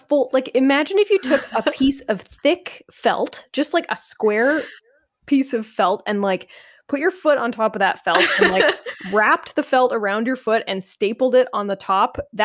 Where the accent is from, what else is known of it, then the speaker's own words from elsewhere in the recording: Canada; so as a Canadian, this pool paraphernalia category is less prominent for me. There was like one pool that existed growing up